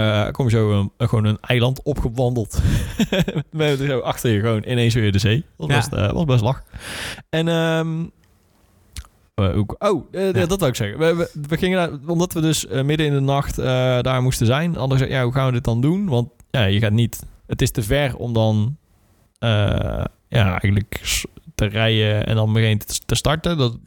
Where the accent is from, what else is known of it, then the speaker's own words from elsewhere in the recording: Breda, North Brabant, Netherlands; Wij komen uit Breda.